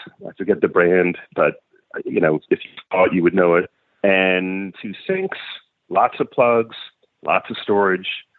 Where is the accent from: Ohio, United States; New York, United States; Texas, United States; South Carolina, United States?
New York, United States; New York City; The garlic fried rice, and I'm a New Yorker, so I suppose de facto food snob.